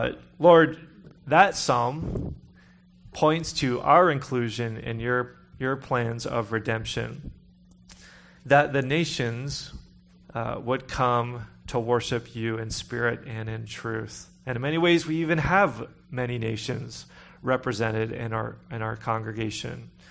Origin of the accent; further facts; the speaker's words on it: Pittsburgh, Pennsylvania, United States; now in Idaho, United States; And I'm saying that because I'm from Pittsburgh.